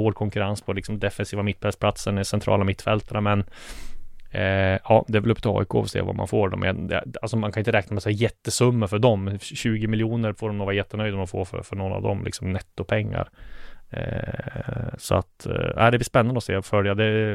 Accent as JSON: {"language": "Swedish", "town": "Sundsvall", "region": "Västernorrland County", "country": "Sweden", "tie": "born or raised there", "said": "Jag kommer ihåg när jag spelade Division 5 hemma i Sundsvall"}